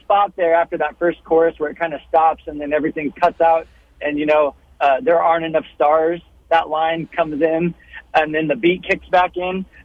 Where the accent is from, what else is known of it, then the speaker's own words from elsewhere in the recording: Kansas City, United States; also born or lived in Holdrege, Nebraska; I was born in Holdridge. I lived in Kansas City from about 2 years old till about my freshman year of high school. Moved back to the Holdridge area